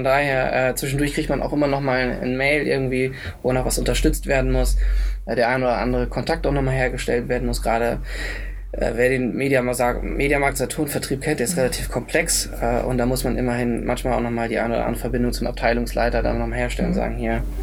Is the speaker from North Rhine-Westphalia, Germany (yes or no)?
no; Jever, Lower Saxony, Germany; ich komme aus der Region, also ich bin gebürtiger Jeferaner.